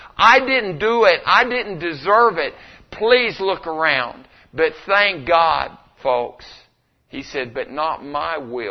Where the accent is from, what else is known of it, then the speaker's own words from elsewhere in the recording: Artesia, New Mexico, United States; Again, I'm from Artesia. We like stuff like that over there.